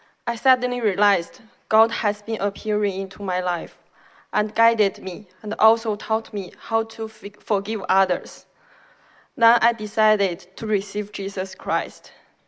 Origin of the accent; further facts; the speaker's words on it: China; English is a second language; moved away as an adult; now in Vancouver, Canada; I'm from China. I came to Vancouver 8 months ago.